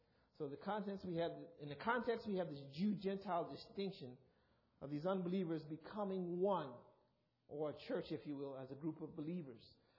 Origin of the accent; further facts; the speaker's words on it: South Carolina, United States; also born or lived in New York; But although I was born in New York, most of my youth, I grew up in the great state of South Carolina.